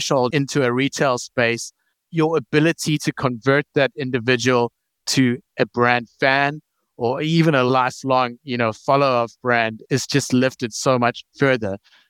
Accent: South Africa; I think you can hear by the, it's changing now, but the accent, I'm like originally from South Africa.

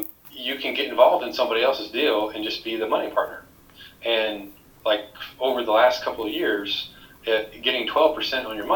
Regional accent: Little Rock, Arkansas, United States; this happens to be in my hometown of Little Rock, Arkansas, but I have yet to see it.

